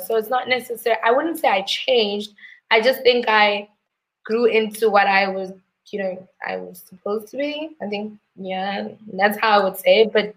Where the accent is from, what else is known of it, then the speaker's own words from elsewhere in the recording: Johannesburg, Gauteng, South Africa; I grew up, I'm a Joburg girl. I grew up in Lanesia, spent lots of my time in Soweto, moved even to Yeovil at some point. I've even experienced Prakpan